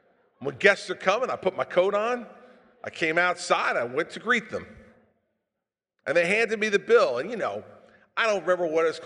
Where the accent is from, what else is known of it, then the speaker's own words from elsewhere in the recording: New Jersey, United States; But I'm from New Jersey, so.